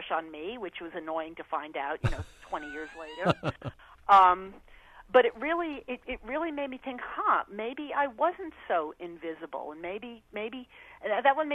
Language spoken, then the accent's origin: English; New York, United States; born or raised there